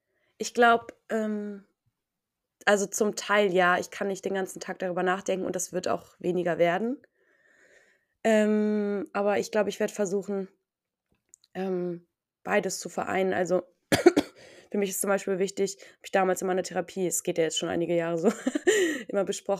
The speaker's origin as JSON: {"language": "German", "country": "Germany", "said": "Deutschland! Deutschland ist meine Heimat."}